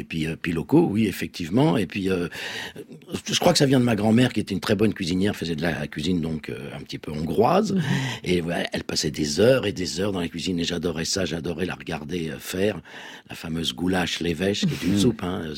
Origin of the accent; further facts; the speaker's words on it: Drancy, Île-de-France, France; born there; Bon, moi, je suis né à Drancy et je me souviens de promenades avec mon père.